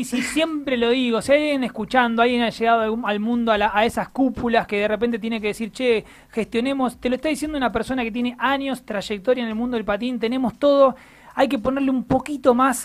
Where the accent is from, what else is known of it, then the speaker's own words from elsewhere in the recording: Argentina; no es que solamente acá como argentinos siempre nos pesa de que tenemos que movernos un montón